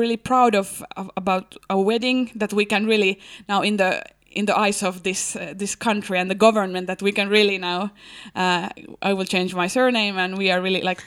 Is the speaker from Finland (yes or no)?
yes; Helsinki, Uusimaa, Finland; But then I don't have any need now to identify myself no more than I'm from Helsinki and I'm engaged to get married